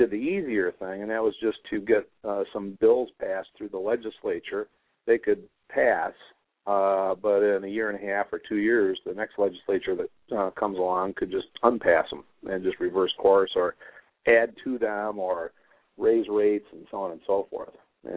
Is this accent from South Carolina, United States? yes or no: no; Grand Rapids, Michigan, United States; now in Allendale, United States; So I born and raised in the Grand Rapids, Michigan area. I'm currently living over in Allendale